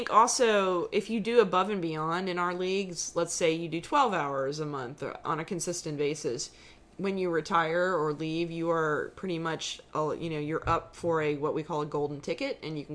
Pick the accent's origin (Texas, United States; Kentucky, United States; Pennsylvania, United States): Pennsylvania, United States; Pittsburgh; I mean, I'm from Pittsburgh originally.